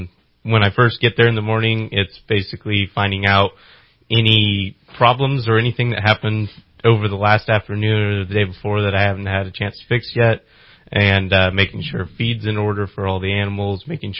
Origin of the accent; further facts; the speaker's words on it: Arcata, California, United States; So I was raised and born in Humboldt County, California, in Arcata. That's where I went to high school.